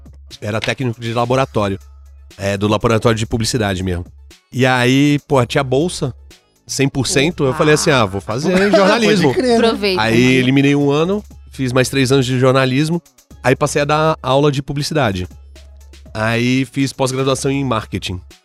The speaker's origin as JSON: {"language": "Portuguese", "town": "Santos", "region": "São Paulo", "country": "Brazil", "tie": "born or raised there", "said": "Então, eu nasci e morar em Nossa, Santos."}